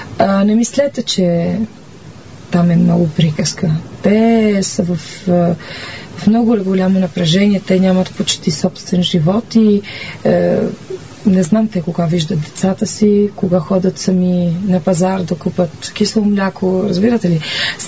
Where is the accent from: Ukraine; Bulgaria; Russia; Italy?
Italy; Rome, Lazio; Аз тъй като идвам от Рим и където нямах много възможността да живея в природата